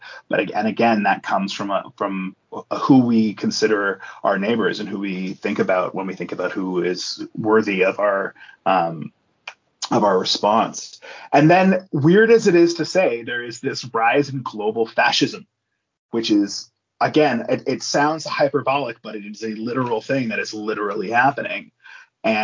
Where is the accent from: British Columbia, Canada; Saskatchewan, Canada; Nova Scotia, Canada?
British Columbia, Canada; Vancouver; born there; also born or lived in Ontario; I was born in Vancouver. I'm one of the few, it turns out. But I moved away. I lived in the suburbs of, like, in the 905 area of Ontario for a number of years, did a couple of degrees out east, and moved back at the end of 2009.